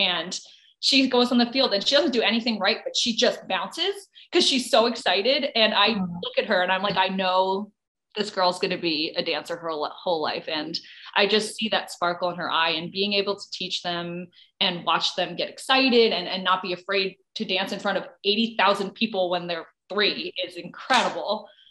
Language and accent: English; New Jersey, United States; moved away as an adult; I grew up in New Jersey. You know, my friends live in Philly. I went to Penn State. I worked in Boston. So I've really done the Northeast